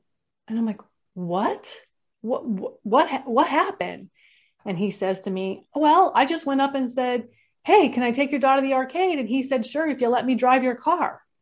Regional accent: California, United States; We went back. I grew up in California. We went back to California and he lived in North Carolina.

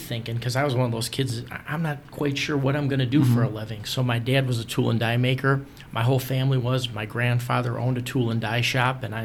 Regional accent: Parma, Ohio, United States; Yeah, so I grew up in Parma, and I went to Normandy High School.

